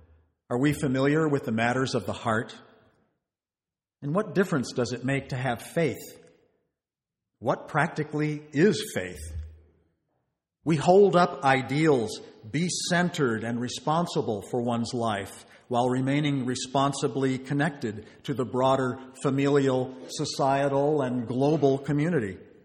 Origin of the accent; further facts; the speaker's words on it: Texas, United States; You see, I grew up in West Texas, where we wear shoes like this, and boys certainly don't cry.